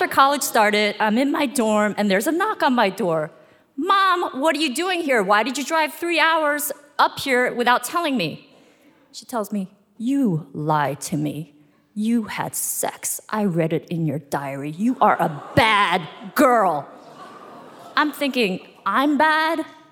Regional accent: South Korea; now in New York City, United States; And maybe it's because we are from Korea, or maybe it's because we live in New York City where real estate is unaffordable

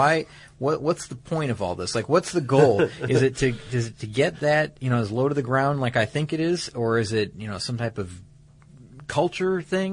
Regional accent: Atlanta, Georgia, United States; I've been noticing this around my hometown here recently, mm-hmm. around Atlanta.

